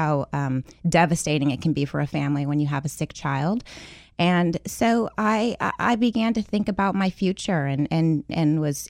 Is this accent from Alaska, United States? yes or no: yes; Alaska, United States; now in Washington, D.C., United States; upbringing, which is of course so different from where I am now in Washington, D.C.